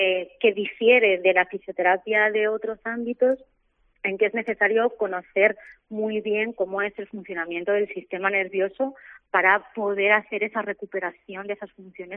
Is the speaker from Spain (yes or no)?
yes; Segovia, Castile and León, Spain; now in Seville, Spain; Y todo el mundo sabe que yo no soy de Sevilla, que soy de Segovia.